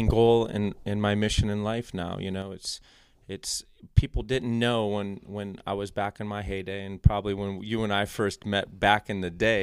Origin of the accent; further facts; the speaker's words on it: Cuyahoga Falls, Ohio, United States; But like I said, you know, we grew up in Cuyahoga Falls area, and Dad taught at Walsh Jesuit High School